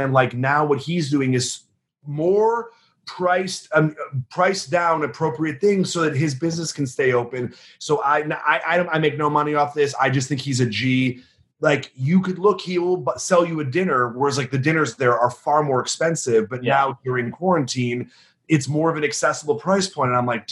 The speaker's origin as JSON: {"language": "English", "region": "Illinois", "country": "United States", "said": "I mean, we're from the Midwest, from the Chicagoland area"}